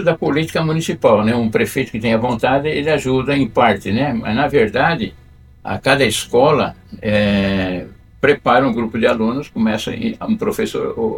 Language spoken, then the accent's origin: Portuguese; Campinas, São Paulo, Brazil; born there; eu nasci em Campinas, né? Que eu nasci em Campinas, né? Uhum. Vim para cá com 20 e poucos anos.